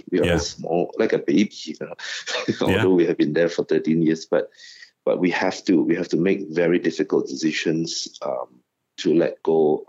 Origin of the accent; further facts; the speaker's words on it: Malaysia; We are proud as a Malaysian, it's a Malaysian brand